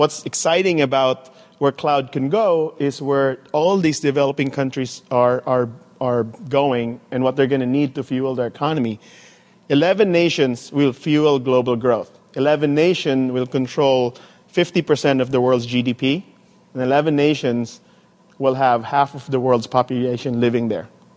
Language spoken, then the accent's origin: English; Cagayan de Oro, Northern Mindanao, Philippines; I grew up in Cagayan de Oro, in the Philippines.